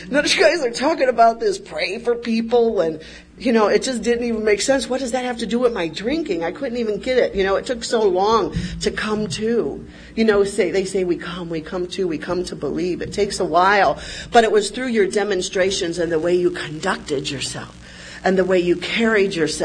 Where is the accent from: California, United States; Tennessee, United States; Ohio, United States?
Ohio, United States; Cleveland; I'm born and raised in Cleveland, Ohio.